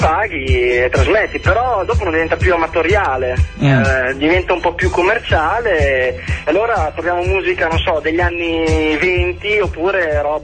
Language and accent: Italian; Emilia-Romagna, Italy; now in Bologna, Italy; Io sono romagnolo, però sto qua perché ho deciso di farlo studente a vita, quindi sto qua a Bologna